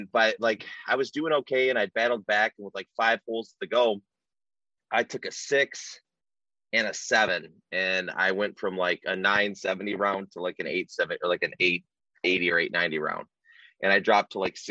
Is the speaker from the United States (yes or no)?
yes; Omer, Michigan, United States; I grew up in Omer, Michigan. I mean, it's just how it is.